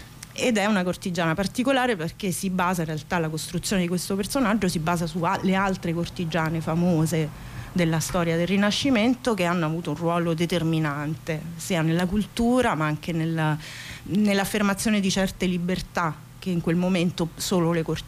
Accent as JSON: {"language": "Italian", "town": "Rome", "region": "Lazio", "country": "Italy", "said": "non dimentico mai, da romana, per esempio, le condizioni di vita del popolo romano in quel momento."}